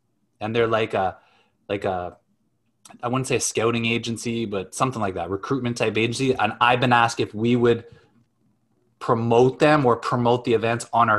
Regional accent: United Kingdom; now in United States; And I'm British and I don't think British coaching's terrible at all.

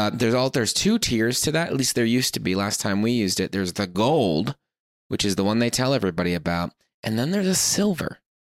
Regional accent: Pennsylvania, United States; When I grew up in Pennsylvania, we didn't do a lot of road trips, but if we did, we can't really go that much farther east.

